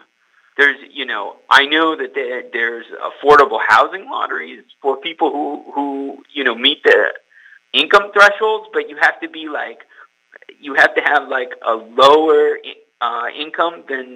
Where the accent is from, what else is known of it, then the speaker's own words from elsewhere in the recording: California, United States; my wife is from Tunisia, and I am from California.